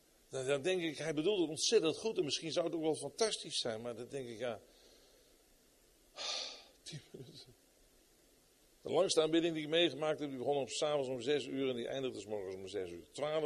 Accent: Netherlands; En dan kun je natuurlijk in vergissen, want dan gaan wij als Hollanders zeggen

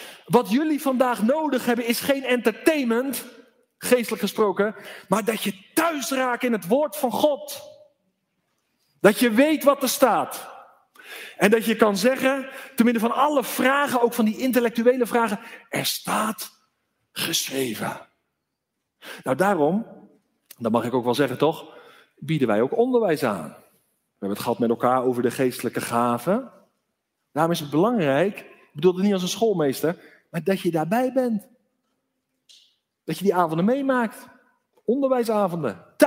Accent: South Holland, Netherlands; Ik ben opgegroeid in het Westland, in de glastuinbouw.

